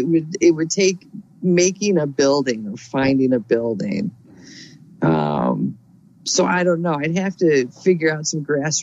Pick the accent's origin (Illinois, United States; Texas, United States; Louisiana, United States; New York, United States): Illinois, United States; Chicago; I'm from Chicago, so we need a rooftop on the top.